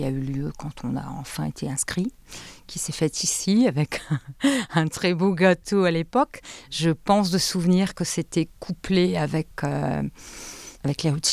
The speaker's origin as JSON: {"language": "French", "region": "Hauts-de-France", "country": "France", "said": "quand on dit qu'on est du Nord-Pas-de-Calais, on entend quand même toujours à peu près certaines choses, que l'accueil, il est top, que les gens sont très chaleureux"}